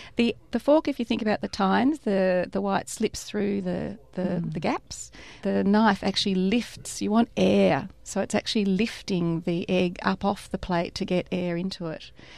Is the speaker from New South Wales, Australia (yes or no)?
no; Melbourne, Victoria, Australia; moved away; My mum we grew up in Melbourne